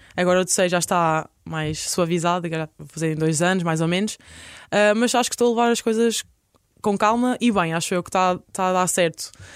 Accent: Vila Nova de Poiares, Centro, Portugal; Eu sou de Vila Nova de Poiares.

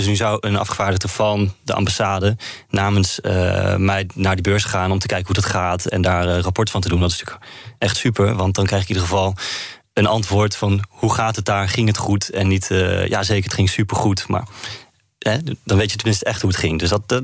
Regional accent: Netherlands; Wij kunnen misschien als Nederlanders tegen elkaar zeggen, oké, morgen 10:00 ochtend een Zoom-meeting

